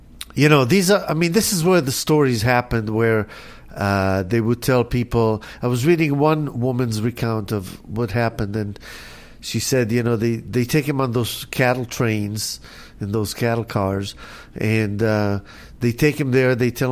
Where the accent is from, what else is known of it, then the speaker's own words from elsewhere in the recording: Israel; when I grew up in Israel, they taught us a lot about this stuff.